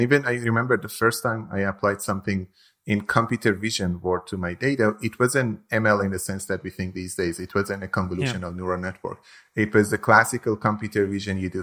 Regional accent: Iran; moved away; I'm originally from Iran, and I had seen firsthand many environmental problems, droughts. My grandfather was a farmer.

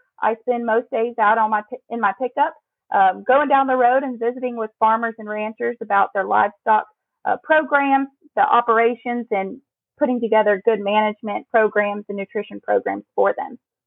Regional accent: Holland, Texas, United States; I am a native Central Texan. And I grew up in Central Texas outside of Holland and was heavily active in 4-H and showing beef breeding heifers and market steers.

